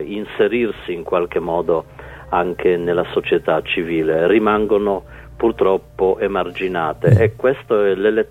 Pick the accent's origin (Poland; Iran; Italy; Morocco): Poland; le riforme che sono state attuate da questo governo in Polonia hanno riportato il mio paese di origine, non vorrei esagerare, ma almeno 20 anni o di più indietro.